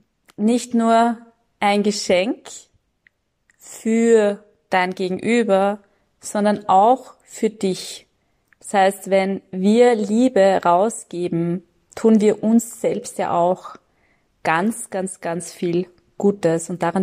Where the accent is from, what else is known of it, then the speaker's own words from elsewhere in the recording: Vienna, Austria; Ich spreche jetzt mal hier als Wienerin, als Österreicherin.